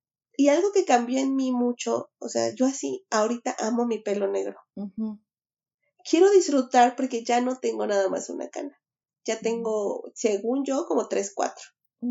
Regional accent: Mexico City, Mexico; yo como vengo de Ciudad de México

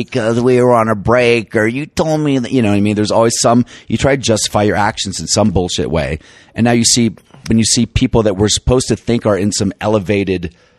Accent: the South, United States; Well, I'm from the South. I can say, hey, y'all

